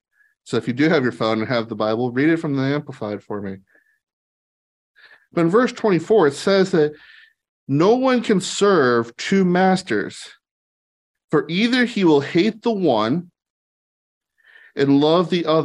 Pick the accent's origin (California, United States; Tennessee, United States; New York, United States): Tennessee, United States; Knoxville; As you know, I'm from Knoxville